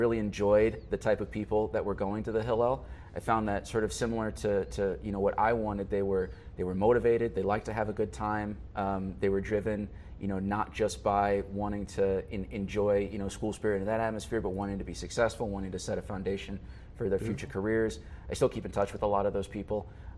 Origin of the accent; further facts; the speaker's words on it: Chicago, Illinois, United States; So was born in Chicago, in the city, and then moved out to the suburbs very early in my life.